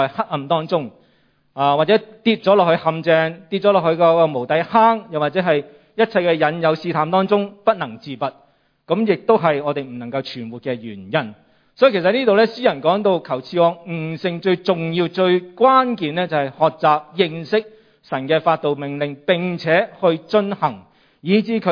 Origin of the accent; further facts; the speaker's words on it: Hong Kong; 我们香港人最喜欢